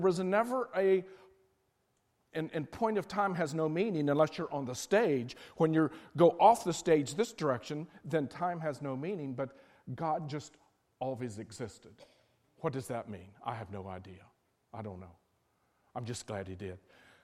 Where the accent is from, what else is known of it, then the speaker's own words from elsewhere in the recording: West Virginia, United States; I'm from West Virginia.